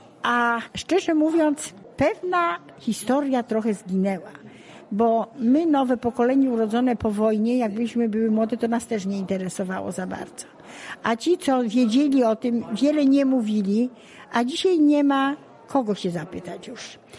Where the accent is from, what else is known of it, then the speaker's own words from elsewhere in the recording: Tyczyn, Subcarpathian Voivodeship, Poland; ja jestem rodowitą tyczynianką. Jest już nas niewiele w Tyczynie.